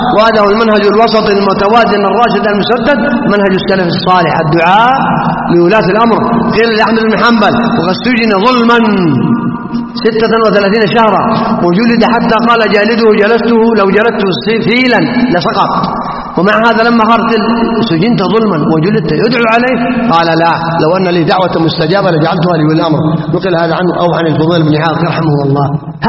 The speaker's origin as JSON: {"language": "Arabic", "country": "Saudi Arabia", "said": "نعم ننعم في بلادنا المملكة العربية السعودية بنعم كثيرة وخيرات كثيرة"}